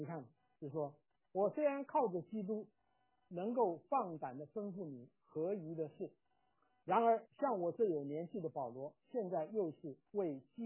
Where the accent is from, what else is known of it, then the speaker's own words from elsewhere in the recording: China; 哎呀，我说我们中国人讲啊，一日为师终身为父